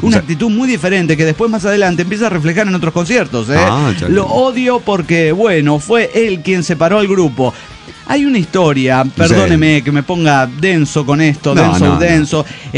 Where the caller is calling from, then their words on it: Tarija, Bolivia; de Tarija.